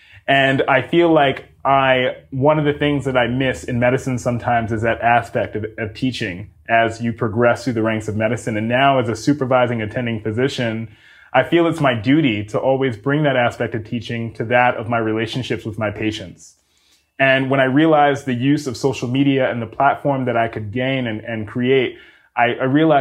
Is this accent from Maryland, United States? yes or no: no; Mount Vernon, New York, United States; And we grew up in Mount Vernon, New York, which is a small area in Westchester